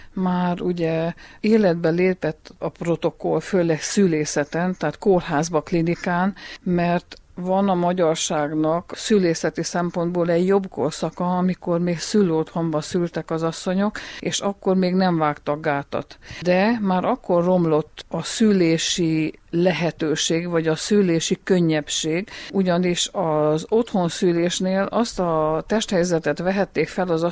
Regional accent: Transylvania, Romania; Én egy székely asszony vagyok, édesanyja, nagymama.

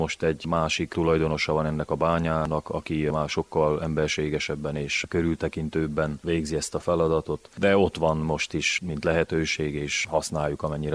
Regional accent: Fiatfalva, Harghita, Romania; a lévén, hogy én is falusi gyermek vagyok, mert Fiatfalván születtem.

